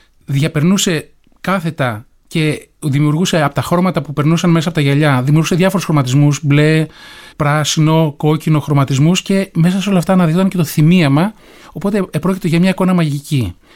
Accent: Dafni, Attica, Greece; Γεννήθηκα στη Δάφνη και ήμουν στην Αγία Βαρβάρα, στην τοπική ενορία, από πολύ μικρό παιδί.

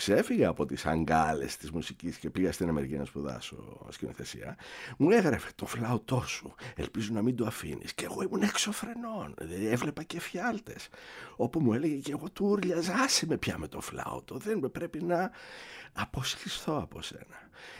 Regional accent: Cyprus; now in Greece; Εγώ μεγάλωσα στην Μουσική Ακαδημία του πατέρα μου στην Κύπρο

